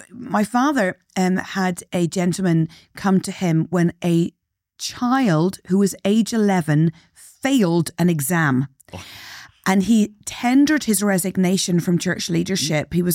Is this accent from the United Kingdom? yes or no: yes; Northern Ireland, United Kingdom; I grew up in Northern Ireland